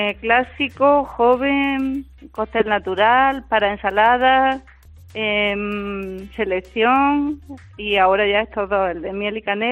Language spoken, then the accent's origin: Spanish; Jaén, Andalusia, Spain; born there; also born or lived in Fuensanta de Martos; aunque nacimos en Jaén, pero bueno, siempre de pequeño siempre hemos estado mucho en el pueblo de nuestro padre, que era en Fuensanta de Martos